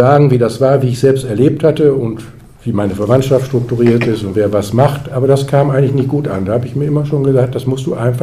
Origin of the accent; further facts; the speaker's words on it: Münster, North Rhine-Westphalia, Germany; born there; Ich bin also hier in Münster geboren